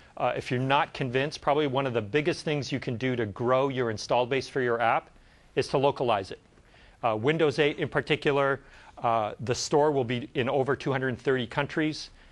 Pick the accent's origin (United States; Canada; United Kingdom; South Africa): Canada; I, for instance, speak English as my primary language, but I also speak French because I grew up in Canada, and I also speak Italian because my parents were Italian.